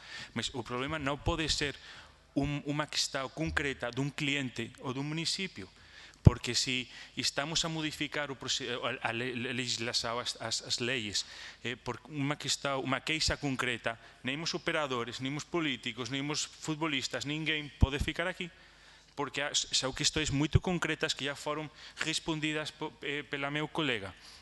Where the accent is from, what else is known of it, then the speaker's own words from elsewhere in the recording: Spain; Portuguese is a second language; Desculpe pelo meu português, porque sou espanhol, mas eu tenho aqui uma sensação um pouco...